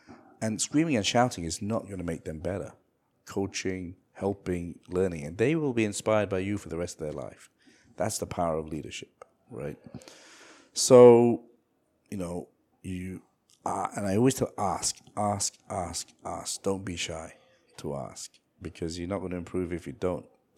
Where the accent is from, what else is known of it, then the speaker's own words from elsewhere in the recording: Malaysia; I'm just a Malaysian dude, right?